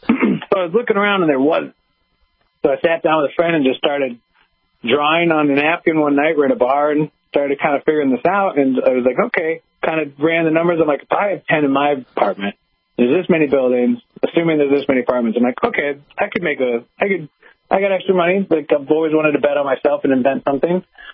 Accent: Toledo, Ohio, United States; luckily I'm from Toledo, Ohio, the home of the world-famous Jeep. So we have a lot of automotive engineers here.

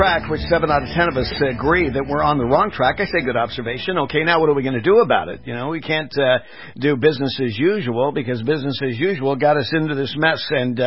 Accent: California, United States; I grew up in California.

